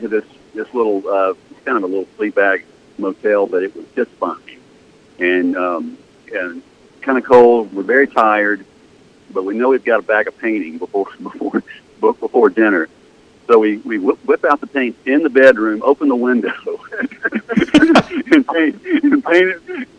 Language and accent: English; Georgia, United States; It's really reminiscent of where I grew up in the Piedmont, North Georgia.